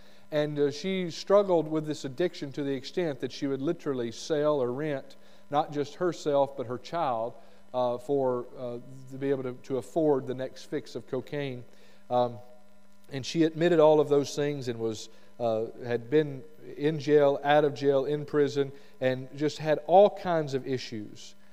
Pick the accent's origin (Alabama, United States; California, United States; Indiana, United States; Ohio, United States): Alabama, United States; I'm from Alabama, in case you forgot.